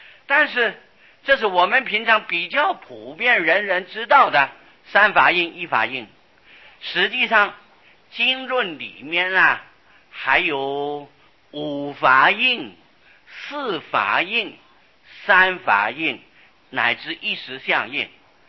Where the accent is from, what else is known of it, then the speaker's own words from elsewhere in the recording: China; 我们中国人好像就是认这个印章。